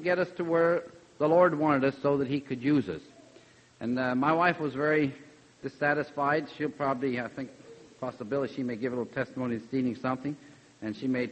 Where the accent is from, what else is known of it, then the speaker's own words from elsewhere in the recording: Millersville, Pennsylvania, United States; I was born and raised in Millersville, just about a mile from the college, if you know where the college is in Millersville, and of course born and raised on a farm, and then was farming there until 1959.